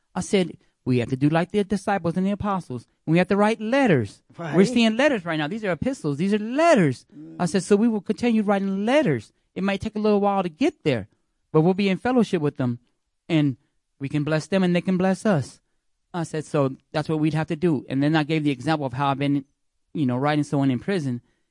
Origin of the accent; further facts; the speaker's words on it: New Mexico, United States; also born or lived in California; I'm from New Mexico, via California, but I'm actually in Nigeria at the time